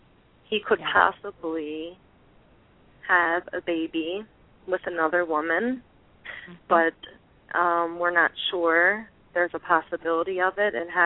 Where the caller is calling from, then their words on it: Marcus Hook, Pennsylvania, United States; I'm calling from Marcus Hook, Pennsylvania.